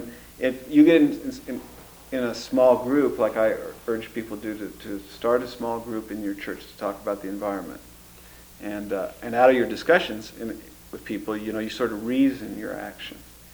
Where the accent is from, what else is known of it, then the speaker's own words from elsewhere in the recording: Kansas, United States; I mean, I grew up in Kansas.